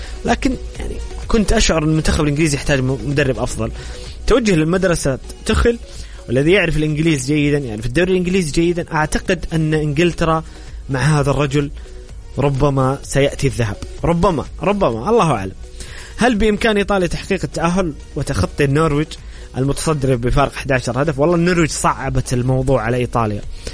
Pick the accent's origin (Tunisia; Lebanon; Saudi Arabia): Saudi Arabia; والله مو عشان يعني انا سعودي